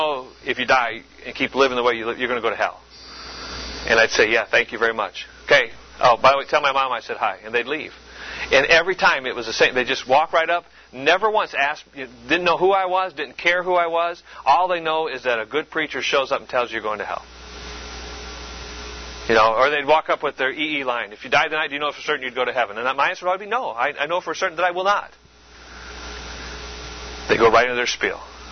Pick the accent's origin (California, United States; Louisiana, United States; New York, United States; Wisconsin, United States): Wisconsin, United States; I grew up in Wisconsin. I lived in Green Bay, Wisconsin. I was 19, 20 years old.